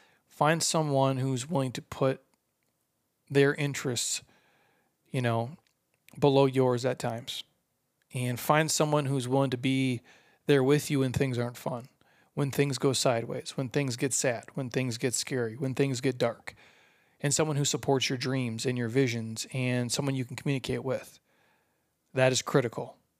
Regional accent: Midwest, United States; I grew up in the Midwest, okay, outside of the cities, outside of the giant metropolis area.

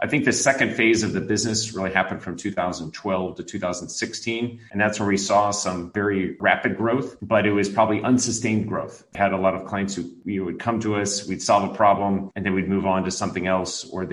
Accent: St. Louis, Missouri, United States; moved away as an adult; now in China; I am a veteran of China of 18 years. I'm originally from St. Louis, but currently am the business owner of Clean Energy Associates.

